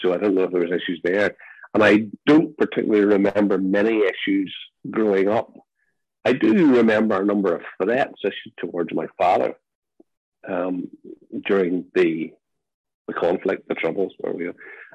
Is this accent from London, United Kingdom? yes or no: no; Ballymena, Northern Ireland, United Kingdom; I grew up in Ballymena into, I suppose, yes, a Protestant Presbyterian family.